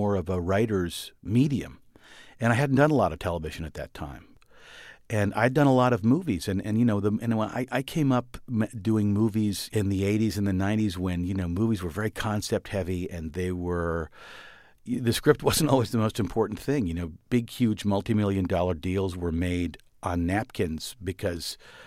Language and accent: English; Washington, District of Columbia, United States; fortunately, my father was a career diplomat. I grew up in Washington, so I'd been drinking the water all my life, so to speak.